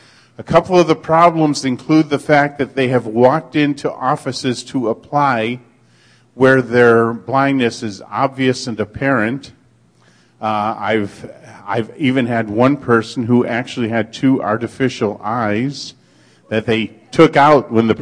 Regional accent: Chatsworth, California, United States; It's, by the way … I'm from Chatsworth, California.

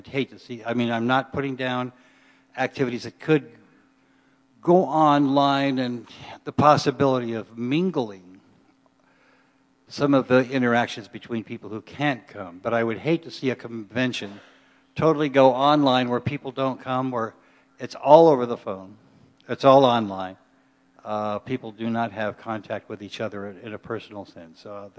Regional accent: California, United States; from Southern California

